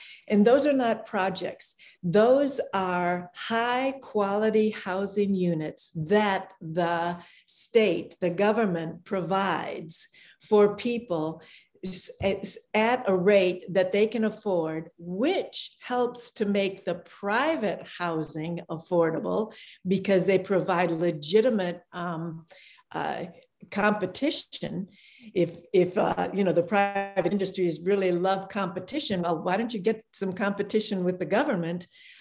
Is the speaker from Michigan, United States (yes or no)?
yes; Michigan, United States; now in Oakland, United States; I live in Oakland in the Bay Area, and because I grew up in Michigan, I am very committed to not having a car.